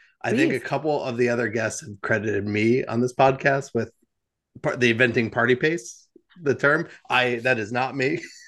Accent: New Jersey, United States; as previously discussed, I'm from New Jersey.

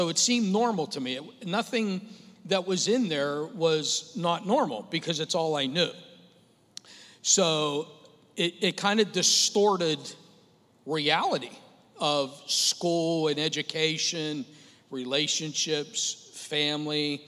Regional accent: Sharpsburg, Pennsylvania, United States; I grew up in Sharpsburg.

